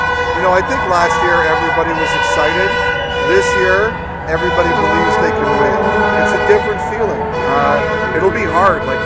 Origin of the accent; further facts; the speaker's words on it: Canada; just as a Canadian